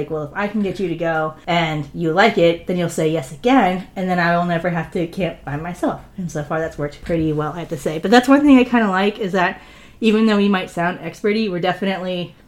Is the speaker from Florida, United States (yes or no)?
yes; Florida, United States; well, then I'll just see every park in Florida, because I grew up in Florida.